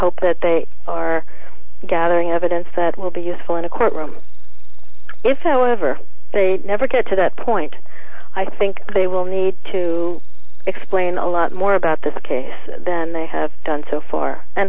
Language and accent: English; United States; And I certainly hope as an American that it was extremely small